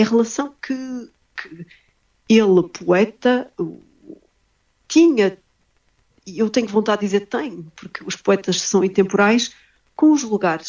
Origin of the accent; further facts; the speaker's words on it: Portugal; porque eu cresci em Portugal